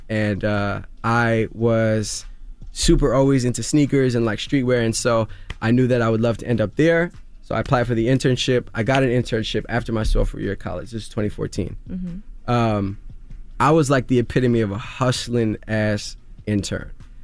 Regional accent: Queens, New York, United States; Growing up in Queens, like a lot of people thought I was going to be this next big basketball star.

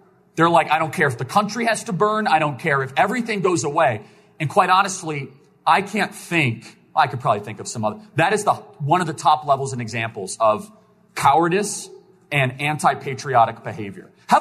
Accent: Chicago, Illinois, United States; I grew up in Chicago, where if you cross the line, they'll first do a very, very stern warning.

